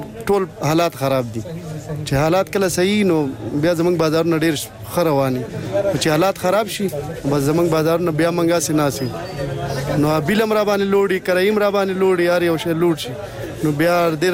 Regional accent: Dir, Khyber Pakhtunkhwa, Pakistan; زه خو د دیر یم او

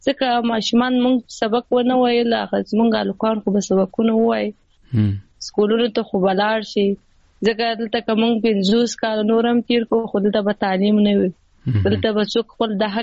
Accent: Afghanistan; ما تر اوسه پورې دا احساس نه دی کړی چې زه افغانستان والی یم زه صحیح ده خو زه افغان یم ویاړ کوم زه افغان یم

